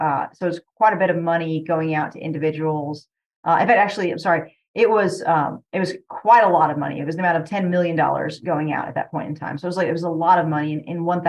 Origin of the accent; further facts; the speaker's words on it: Kentucky, United States; because I'm from Eastern Kentucky. I saw what the floods did in my region.